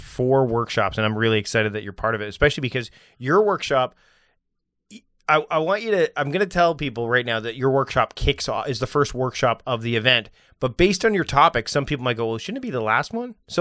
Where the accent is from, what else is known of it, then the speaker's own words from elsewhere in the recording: Canada; We call each other our cross North American cousins. I'm his Canadian cousin. He's my American cousin.